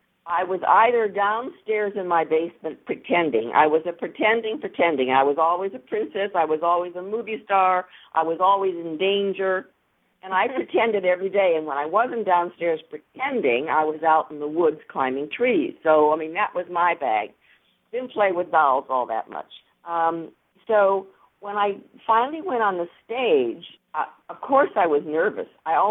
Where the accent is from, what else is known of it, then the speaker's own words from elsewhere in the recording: Cleveland, Ohio, United States; So I grew up in Cleveland, the suburbs of Cleveland.